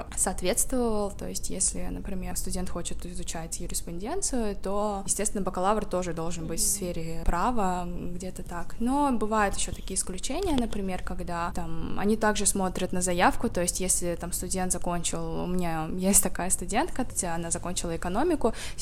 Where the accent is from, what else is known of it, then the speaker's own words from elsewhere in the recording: Uzbekistan; Я из Узбекистана.